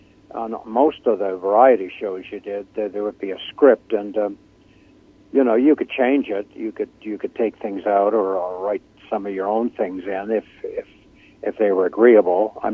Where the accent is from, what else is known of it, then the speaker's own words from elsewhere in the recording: Ottawa, Ontario, Canada; he's from Ottawa, my hometown